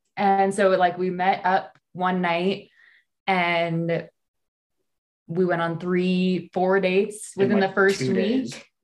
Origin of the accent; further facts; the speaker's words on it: Truckee, California, United States; So I grew up in Truckee, California, and I actually did ballet my whole life.